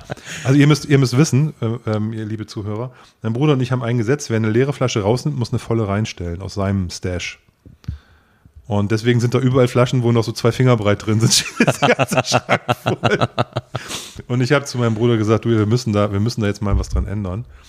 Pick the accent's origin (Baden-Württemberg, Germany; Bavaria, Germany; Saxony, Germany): Saxony, Germany; Leipzig; ich dachte, als Leipziger hat man so eine gewisse Verpflichtung zu seinen lokalen Künstlern und sowas.